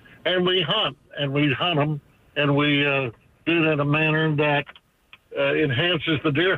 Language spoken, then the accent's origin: English; San Antonio, Texas, United States; Well, I grew up in South Texas in San Antonio and in the area. I'm a rancher on the southwest border.